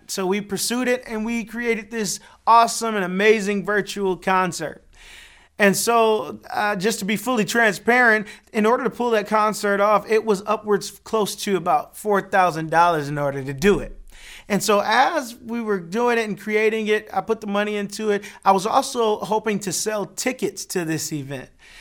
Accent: Detroit, Michigan, United States; I'm from Detroit.

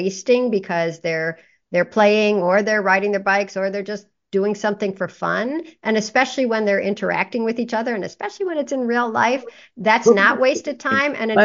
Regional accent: Chicago, Illinois, United States; I'm from Coleman, Chicago.

